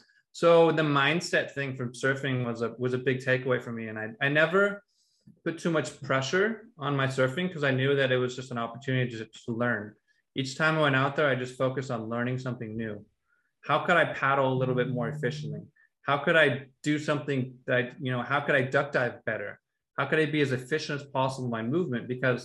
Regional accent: California, United States; moved away as an adult; now in Mexico; So 6 years ago, I moved to Mexico just because something just didn't feel right

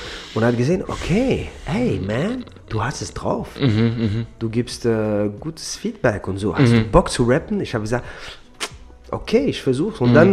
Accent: Germany; now in Austria; Ich bin in Deutschland aufgewachsen teilweise. Ich lebe jetzt in Österreich.

